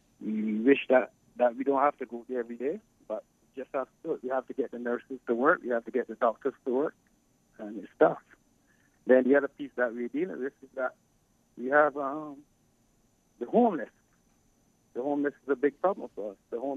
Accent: Manning's Village, Saint George, Barbados; moved away; Well, I've been living out of Barbados now for about 32 years. From a small village in Barbados, village called Manning's Village, St. George.

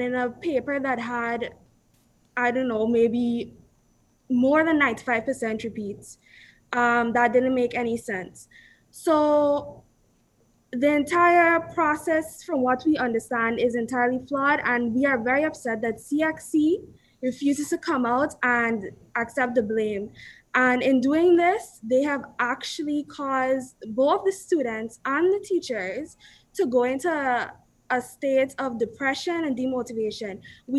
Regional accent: Guyana; I'm from Guyana

